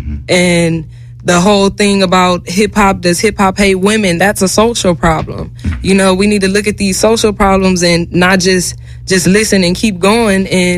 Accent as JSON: {"language": "English", "town": "Los Angeles", "region": "California", "country": "United States", "tie": "born or raised there", "also_born_or_lived": "Mount Vernon, United States", "said": "Man, my growing up in Los Angeles, I can say it's a blessing and a curse at the same time, because growing up in a place like Los Angeles, you get many benefits that you don't get elsewhere."}